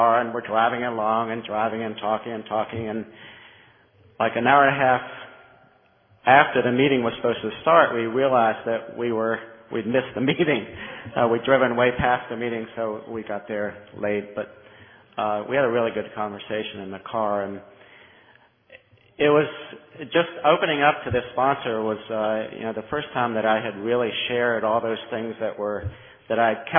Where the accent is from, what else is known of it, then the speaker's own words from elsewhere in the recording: Silver Spring, Maryland, United States; I'm from Silver Spring, Maryland is my home group. I'm from Maryland, and I bring you greetings from Maryland.